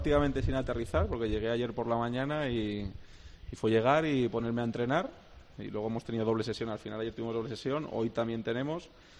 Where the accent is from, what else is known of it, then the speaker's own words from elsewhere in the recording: Pozuelo, Community of Madrid, Spain; now in Salamanca, Spain; aquí estoy en Salamanca, que estoy a 2 horas de mi familia, de Pozuelo, que es de donde yo soy de toda la vida.